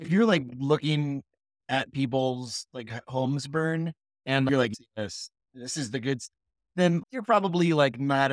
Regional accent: California, United States; I don't know where that is. And I'm from California.

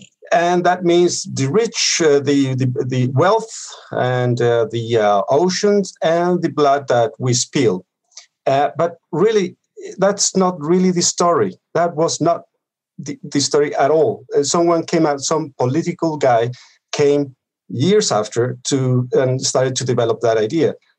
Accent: Bogota, Bogotá Capital District, Colombia; I mean, I grew up in Colombia and I went to, in Bogota, I went to school and at university and everything like that.

